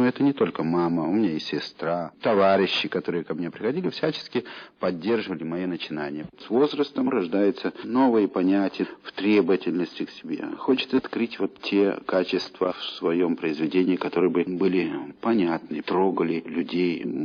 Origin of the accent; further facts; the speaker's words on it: Vitebsk, Vitebsk Region, Belarus; also born or lived in Minsk Region; Я вырос в Витебске, но лучшие годы, годы моего сознания, годы моей учебы, это было связано с Минщиной.